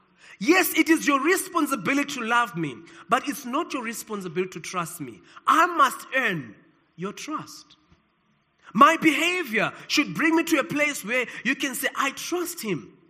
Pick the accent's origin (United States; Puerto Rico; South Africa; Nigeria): South Africa; Many people are proud to be associated with their nations of birth. People are excited to say, I'm South African. Don't you know that I'm South African?